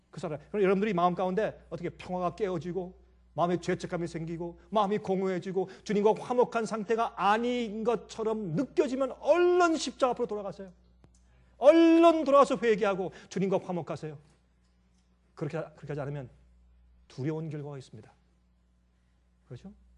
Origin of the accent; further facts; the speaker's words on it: Busan, South Korea; accent: Busan; 지금도 제가 하면 제가 부산말 잘합니다. 하면 잘합니다. 그때는 나가서 놀 때는 부산말하고 집에 들어와서 서울말하고 그랬으니까.